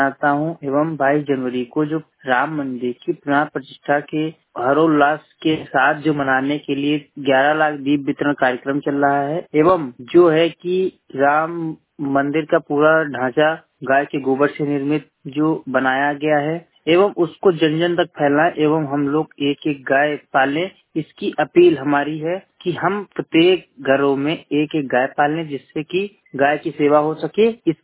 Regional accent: Unnao, Uttar Pradesh, India; मैं जनपद उन्नाव का निवासी हूँ

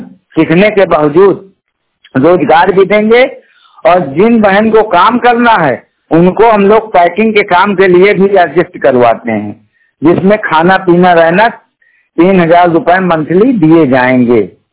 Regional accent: Fatehpur, Uttar Pradesh, India; मैं फतेहपुर का मूल निवासी हूं।

